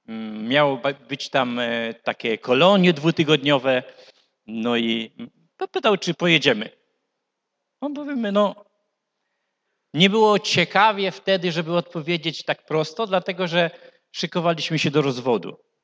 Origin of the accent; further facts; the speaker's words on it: Lublin Voivodeship, Poland; moved away as an adult; now in Bytom, Poland; rodowo, jeśli to dobre słowo, jesteśmy tutaj z terenów Łuków i Riki, rodowo. Na Śląsku jestem od stanu wojennego. Od grudnia, 11 grudnia 1981 roku pojechałem tam za chlebem